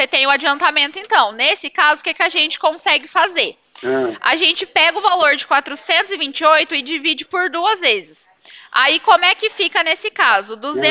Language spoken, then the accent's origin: Portuguese; Cornélio Procópio, Paraná, Brazil; Sou de Cornélio Procópio.